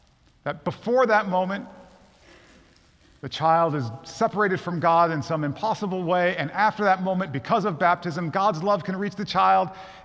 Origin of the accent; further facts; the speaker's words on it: Michigan, United States; I grew up in Michigan when the Detroit Pistons were pretty good.